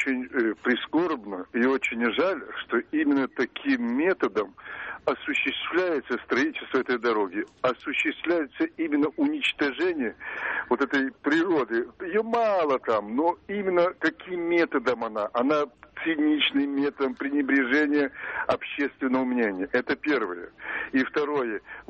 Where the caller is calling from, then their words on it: Moscow, Russia; я из Москвы.